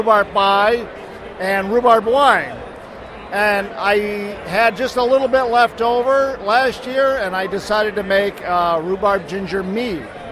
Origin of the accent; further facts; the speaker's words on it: Binghamton, New York, United States; from Binghamton, New York.